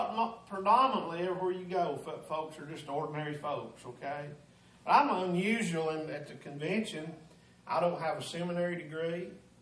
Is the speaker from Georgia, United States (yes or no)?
yes; Blairsville, Georgia, United States; I pastored in my hometown in Blairsville, Georgia, at the Harmony Grove Baptist Church for almost 16 years. That's our home.